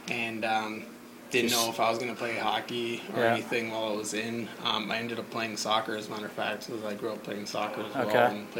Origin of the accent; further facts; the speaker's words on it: Stoughton, Massachusetts, United States; Stoughton, Mass.